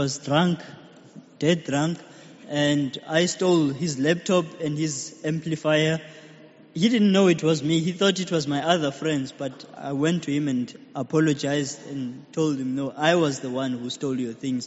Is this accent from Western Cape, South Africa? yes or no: no; Durban, KwaZulu-Natal, South Africa; I grew up enjoying soccer and other sports. In the year 1997, we moved now from Durban to a certain area. Which is a sort of a suburb area.